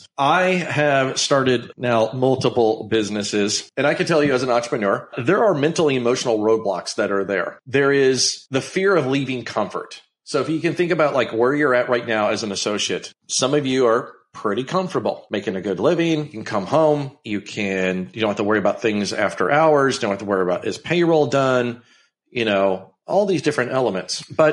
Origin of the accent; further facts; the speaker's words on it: Illinois, United States; And growing up in Illinois myself, funny enough, I was a pretty big Bulls fan, but I was an MJ fan.